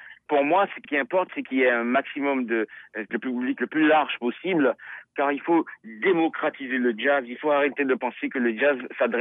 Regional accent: Martinique; je viens de la Martinique, des Caraïbes

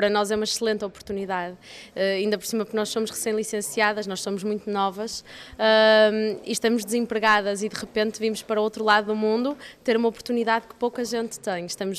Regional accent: Porto, Norte, Portugal; que sou do Porto

